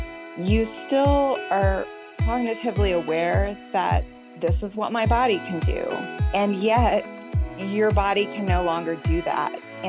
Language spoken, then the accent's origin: English; San Antonio, Texas, United States; also born or lived in Boston; now in Denver, United States; Originally, I'm from San Antonio, Texas, and I grew up there, and I lived in Boston for a couple of years before finally moving to my forever home here in Denver.